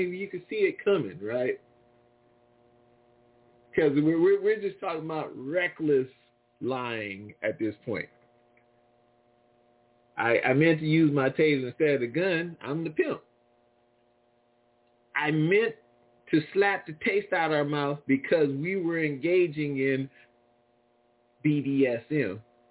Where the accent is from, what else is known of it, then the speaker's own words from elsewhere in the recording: New Orleans, Louisiana, United States; And I grew up in New Orleans. I don't think we had the Aedes mosquito.